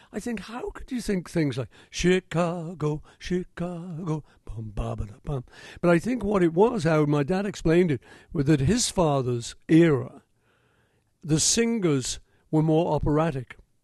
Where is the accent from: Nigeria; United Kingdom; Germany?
United Kingdom; Liverpool, North West England; You know, when you're a kid growing up in Liverpool, and I suspect it's the same anywhere in America